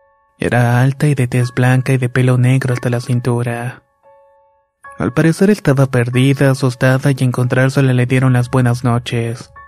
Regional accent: Mesón Nuevo, Michoacán, Mexico; Soy de Mesón Nuevo, municipio de Tarímbaro, Michoacán.

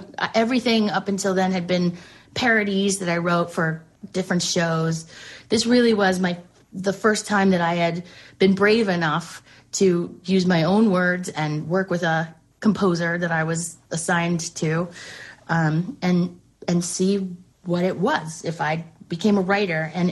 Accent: Westchester, New York, United States; I grew up in Westchester, and I fell in love with musicals really, really early

